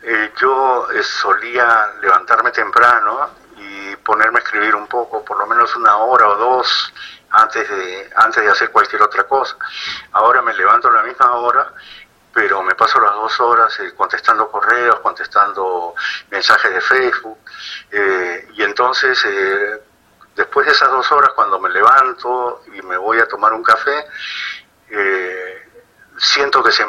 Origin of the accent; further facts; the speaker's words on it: Arequipa, Peru; also born or lived in Lima / Trujillo / Tacna; Yo soy arequipeño, así que...